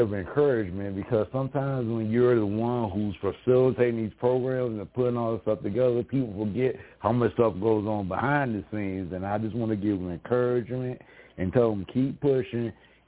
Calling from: Mesa, Arizona, United States; Mesa, Arizona. It's dark now, but it was sunny a couple hours ago. But yeah, Mesa, Arizona.

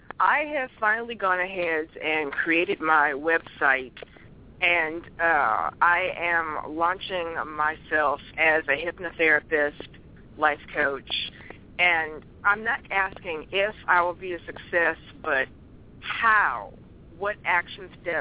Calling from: Alameda, California, United States; calling from Alameda, California.

